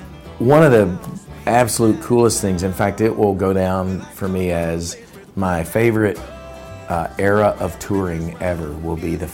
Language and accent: English; Kentucky, United States; I grew up playing all kinds of music, but growing up in Kentucky, a lot of folk and bluegrass music and all of that.